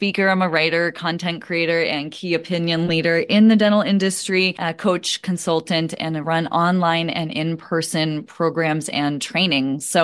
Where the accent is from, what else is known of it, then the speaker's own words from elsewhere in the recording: Massachusetts, United States; also born or lived in San Diego, United States; I moved from San Diego, where I was for 12 years, back to Massachusetts, where I grew up. And I planned to stay with my parents after very long time living alone, just to stay here for the summer. They live on Cape Cod.